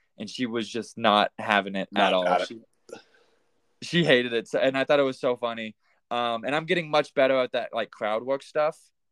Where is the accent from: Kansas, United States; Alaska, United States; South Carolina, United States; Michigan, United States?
Kansas, United States; well, back in Kansas, I'm from Kansas.